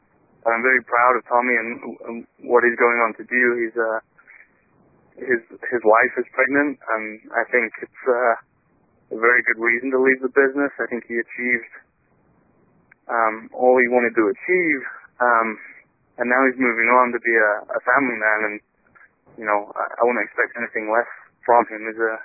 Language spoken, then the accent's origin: English; England, United Kingdom; you're forgiven. I'm English.